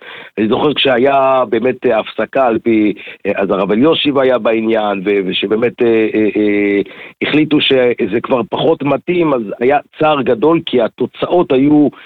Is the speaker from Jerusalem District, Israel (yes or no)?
yes; Jerusalem, Jerusalem District, Israel; now in Hadera, Israel; אני גדלתי בירושלים, רוב שנותיי ברמות.